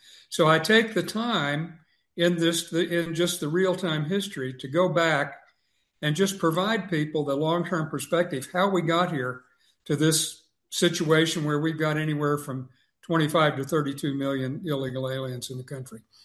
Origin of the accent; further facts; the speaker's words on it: Texas, United States; I grew up in South Texas, and the Bracero program ended in 1962.